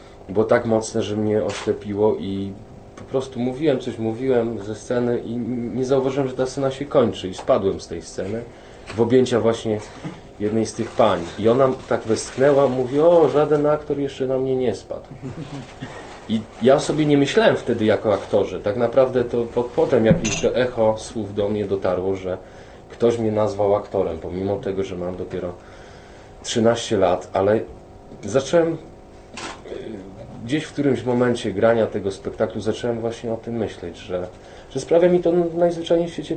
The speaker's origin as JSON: {"language": "Polish", "town": "Tarnów", "region": "Lesser Poland", "country": "Poland", "lives_now": "Warsaw, Poland", "said": "zawsze jak pytają się mnie, skąd jestem, to nigdy nie mówię, że z Warszawy, pomimo tego, że tam mieszkam od 7 lat, tylko zawsze mówię, że z Tarnowa."}